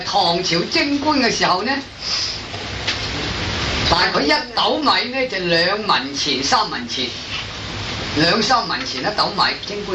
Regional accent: Guangdong, China; 我哋廣東人叫啲外省人又都嚼咧佬

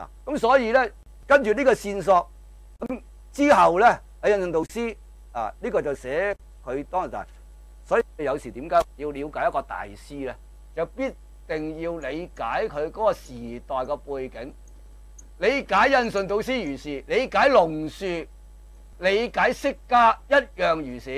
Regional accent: China; 即係我哋中國人最興講啦，生活都係禪啊嘛，

